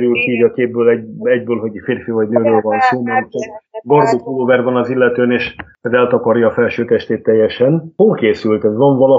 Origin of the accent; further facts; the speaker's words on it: Nógrád, Hungary; Én félig meddig Nógrád megyei vagyok